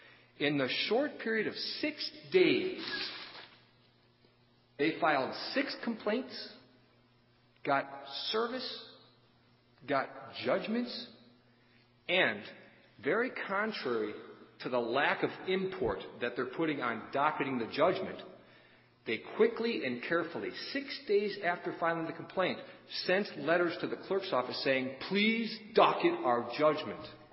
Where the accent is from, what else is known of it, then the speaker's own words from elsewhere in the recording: Chicago, Illinois, United States; I'm from Chicago.